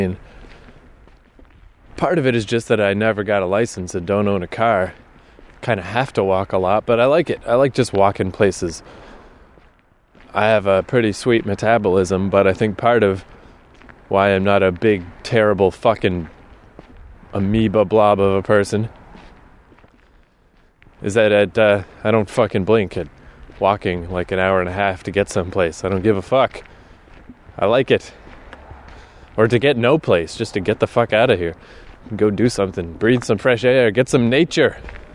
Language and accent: English; Canada; It's kind of nice to be finally glad that I'm Canadian and feel a kinship with the Great North instead of feeling antagonistic toward it.